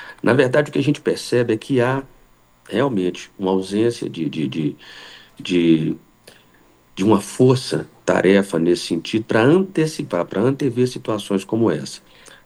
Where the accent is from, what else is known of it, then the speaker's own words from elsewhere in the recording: Araçuaí, Minas Gerais, Brazil; Ubá, Juiz de Fora, Araçuaí, a minha cidade natal